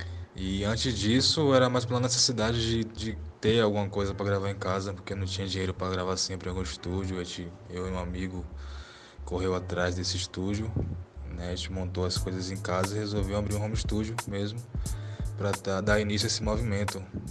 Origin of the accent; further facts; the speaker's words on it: Piripiri, Piauí, Brazil; principalmente no bairro onde eu morava, cresci em Piripiri.